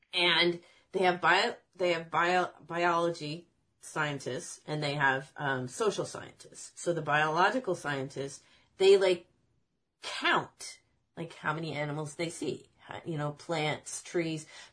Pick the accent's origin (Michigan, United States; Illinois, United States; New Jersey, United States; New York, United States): Illinois, United States; And the cool thing about that is I grew up in Central Illinois.